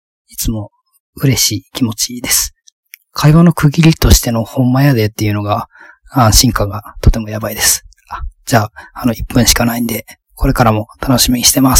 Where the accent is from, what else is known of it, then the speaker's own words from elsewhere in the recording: Miyazaki, Japan; 僕は九州の宮崎で生まれ育ったので、関西弁ってなんかファンタジーの世界の言葉みたいだったんですけど、